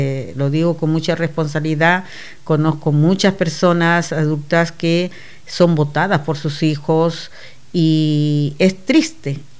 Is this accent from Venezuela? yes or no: no; Peru; moved away as an adult; also born or lived in Uruguay; yo nací en Uruguay, soy de padre de Valencia y madre peruana, pero cuando se separaron me llevaron al Perú.